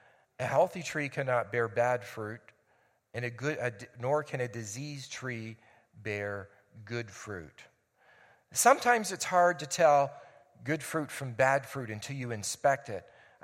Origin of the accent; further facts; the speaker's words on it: Ontario, Canada; moved away; explained that I was from Ontario, and poor country boy that I was, had never seen orange and grapefruit trees